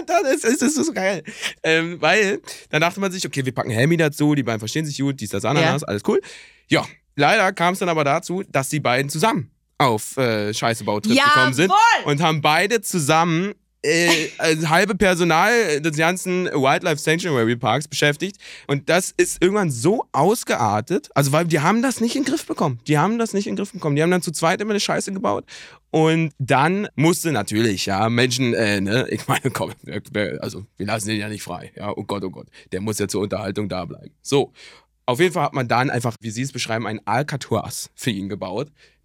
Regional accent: Berlin, Germany

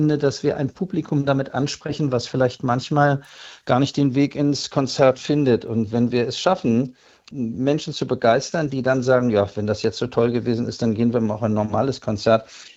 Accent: Berlin, Germany; Na, ich bin ja hier zu Hause. Ich bin ja aus Berlin und ich wohne ja die ganze Zeit hier gewohnt.

